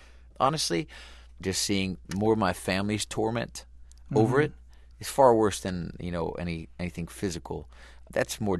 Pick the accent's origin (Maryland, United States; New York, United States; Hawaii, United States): New York, United States; South Fallsburg; I'm from a small prison town called South Fallsburg that used to be a resort hotel area back in the 50s and 60s